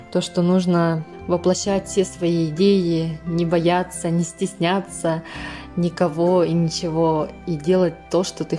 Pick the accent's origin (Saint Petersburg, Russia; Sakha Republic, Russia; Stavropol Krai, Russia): Sakha Republic, Russia; Vtoroy Khomustakh; now in Birobidzhan, Russia; родом из села Второй Хумстах Намского улуса. Я родилась в очень большой творческой семье … самой младшей дочерью.